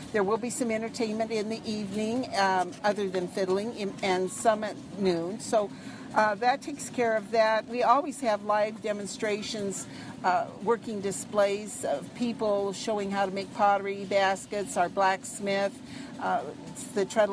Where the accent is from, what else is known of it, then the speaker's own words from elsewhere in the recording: Des Moines, Iowa, United States; Des Moines